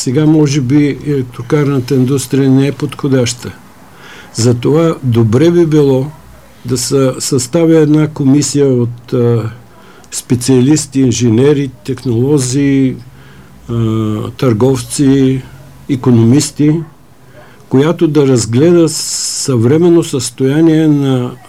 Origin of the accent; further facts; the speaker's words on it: Shipka, Stara Zagora Province, Bulgaria; аз познавам там при моя роден край